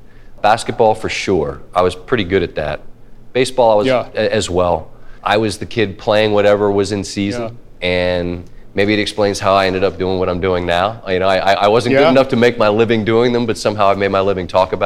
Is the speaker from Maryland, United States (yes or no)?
yes; Maryland, United States; the Maryland Terrapins. I loved the Redskins. Yeah. I loved the Orioles. I remain fiercely loyal to my hometown teams.